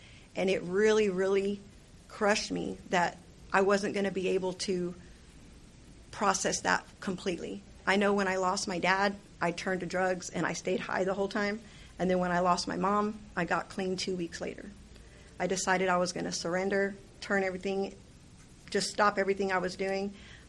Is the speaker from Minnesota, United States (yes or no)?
no; Corpus Christi, Texas, United States; I'm from Corpus.